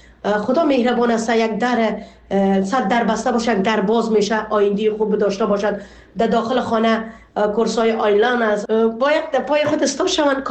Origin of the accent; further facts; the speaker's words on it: Afghanistan; now in Canada; ما در شروع آمدیم در کانادا از افغانستان